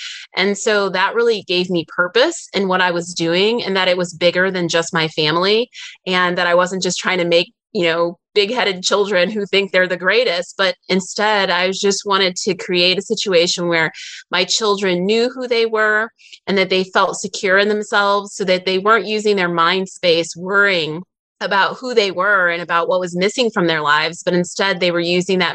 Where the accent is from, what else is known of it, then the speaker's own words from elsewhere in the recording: Midwest, United States; We live a little bit outside of Atlanta. We're both from the Midwest, but we're raising our children in Georgia.